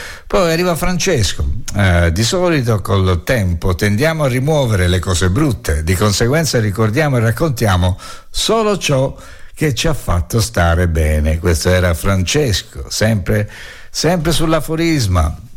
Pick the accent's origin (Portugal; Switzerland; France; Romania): Portugal; Italian is a second language; now in Montefiascone, Italy; sono portoghese e vivo a Montefiascone.